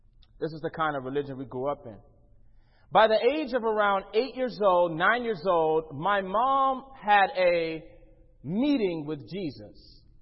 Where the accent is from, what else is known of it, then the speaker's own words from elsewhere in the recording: Gloucester, South West England, United Kingdom; born there; I was born in Gloucester, England in 1981. I was born in a Muslim home. I have four siblings, a twin brother and a brother Javed.